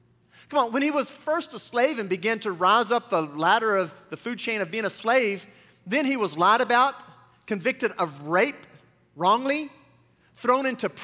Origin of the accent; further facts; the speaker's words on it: United States; Because I'm an American and I want to stay cool at night and be able to sleep so I can preach the next morning.